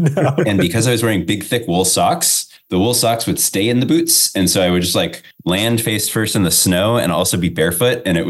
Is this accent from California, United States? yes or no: yes; California, United States; I grew up in the Bay Area